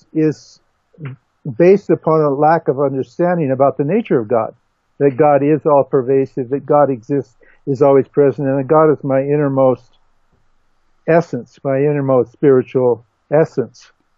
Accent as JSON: {"language": "English", "country": "United States", "said": "I'm an American, and I had the advantage of actually hearing these teachings"}